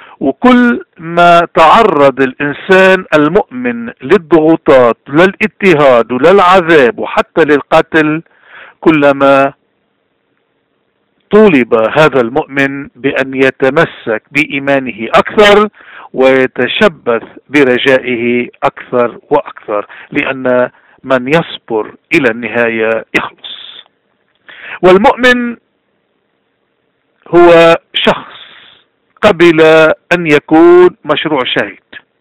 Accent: Lebanon; نحن كشعب لبناني

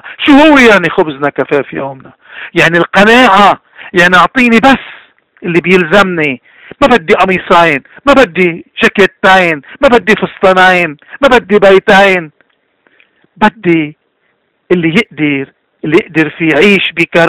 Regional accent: Lebanon; نحن كلبنانية

